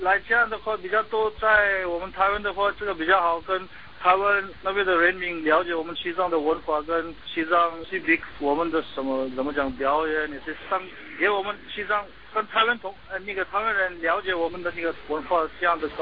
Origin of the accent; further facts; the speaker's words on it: Himachal Pradesh, India; 因为我从小就长大在印度，说比较习惯看他们的表演，说比较说我们那个达拉萨拉那边的表演